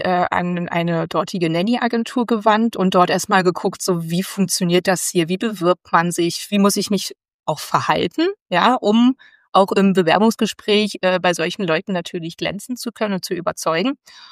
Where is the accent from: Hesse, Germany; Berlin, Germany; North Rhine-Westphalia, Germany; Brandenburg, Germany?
Berlin, Germany; Und bin dann aber tatsächlich zurück nach Berlin in meine Heimat